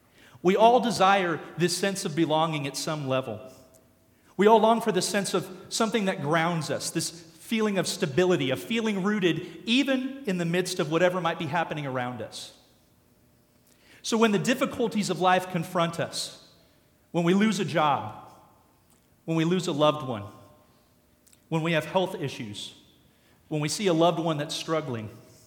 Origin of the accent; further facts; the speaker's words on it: Vancouver, Washington, United States; I grew up in the beautiful Pacific Northwest. I grew up in Vancouver, Washington, not to be confused with Vancouver, Canada, but the one that's right across the river from Portland.